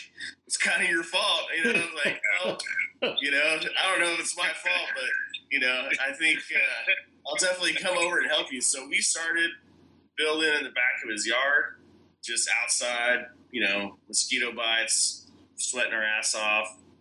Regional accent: Las Cruces, New Mexico, United States; Well, honestly, Dylan and I know each other from New Mexico. We're both from Las Cruces, and both played music down there, and had shows at our houses.

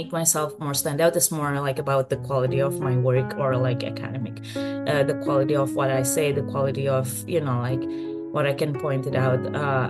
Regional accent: Bandung, West Java, Indonesia; I grew up in Bandung where, you know, everything is very close by.

